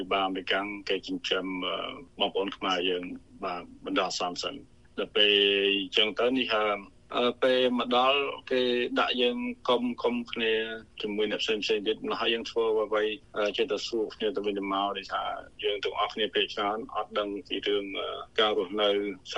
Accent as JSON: {"language": "Khmer", "town": "Kampong Preah", "region": "Battambang", "country": "Cambodia", "tie": "born or raised there", "said": "បាទខ្ញុំគឺអ្នកស្រុកបាត់ដំបងគឺទៅភូមិកំណើតរបស់ខ្ញុំគឺភូមិកំពង់ព្រះខេត្តបាត់ដំបង"}